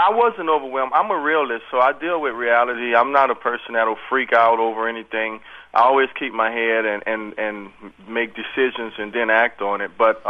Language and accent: English; New Orleans, Louisiana, United States; I was born in New Orleans in Charity Hospital, and I lived all my life there.